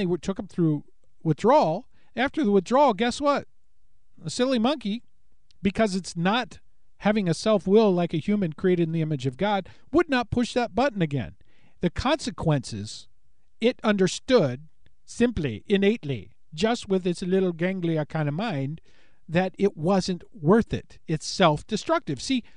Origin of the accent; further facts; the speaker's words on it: Los Angeles, California, United States; when I told him I was from L.A., he thought I was from Lower Alabama